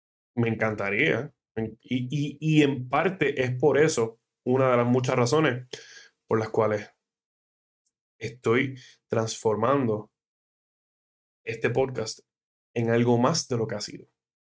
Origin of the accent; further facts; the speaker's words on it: Puerto Rico; En Puerto Rico hemos tenido innumerables campeones de boxeo.